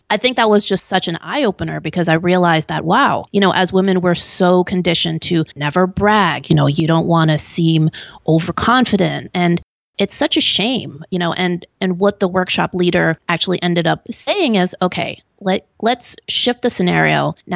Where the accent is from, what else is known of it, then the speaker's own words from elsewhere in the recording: Hong Kong; born there; also born or lived in Belgium; So I have a pretty international background. I was born in Hong Kong. My father was Belgian. My mother is Hong Kong Chinese. But we moved around quite a bit because of my father's job.